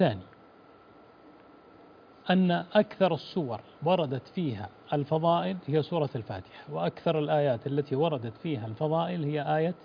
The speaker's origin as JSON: {"language": "Arabic", "region": "Najd", "country": "Saudi Arabia", "said": "حنا نسميها الجصة عندنا في نجد"}